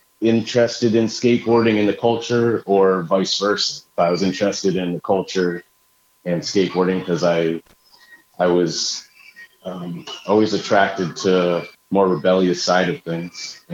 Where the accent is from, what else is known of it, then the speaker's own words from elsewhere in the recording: East Coast, United States; And being that I'm from the East Coast, you know, that was all about New York hip hop.